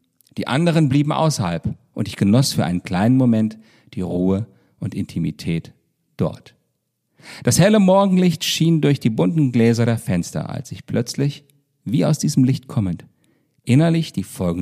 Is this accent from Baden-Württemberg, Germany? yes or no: no; Baunatal, Hesse, Germany; die Messe für meine Heimatstadt Baunatal